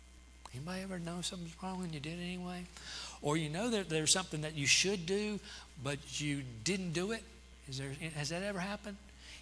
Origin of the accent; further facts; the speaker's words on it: Knoxville, Tennessee, United States; I was raised in Knoxville. Early memories of elementary school is standing up at the beginning of the day and pledging allegiance to the flag.